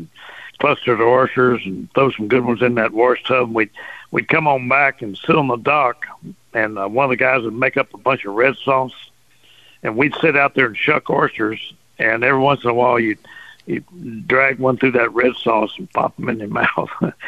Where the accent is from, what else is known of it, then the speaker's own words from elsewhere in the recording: Port Arthur, Texas, United States; Oh, man. Man, I grew up in Port Arthur, you know. Was Cajun. Everything was Cajun, you know. Mm-hmm. My mother was a good Cajun cook.